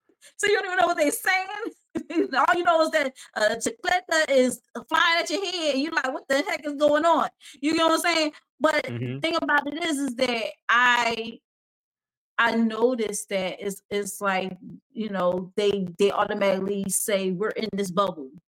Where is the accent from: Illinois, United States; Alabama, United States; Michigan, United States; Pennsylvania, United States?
Pennsylvania, United States; Philadelphia; So people see I'm from North Philly, they expect me to act a certain way too.